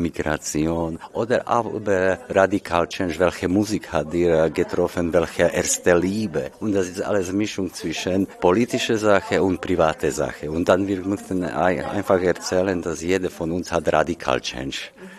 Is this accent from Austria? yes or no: no; Slovakia; German is a second language; wir sind aus der Slowakei.